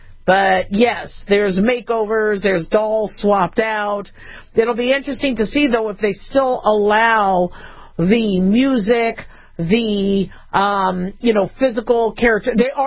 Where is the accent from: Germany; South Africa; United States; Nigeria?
United States; California; born there; You know, especially growing up in the desert. I was born in California, so I've always missed water.